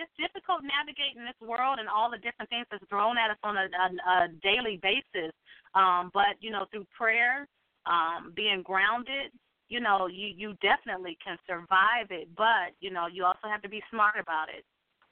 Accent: Ohio, United States; Because I'm from Ohio and live in Ohio.

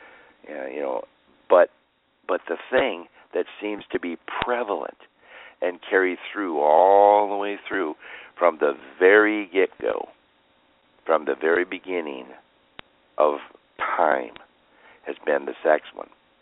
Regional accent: Everett, Washington, United States; Well, I'm from the West Coast. I'm from, you know, the Seattle, actually, Everett area.

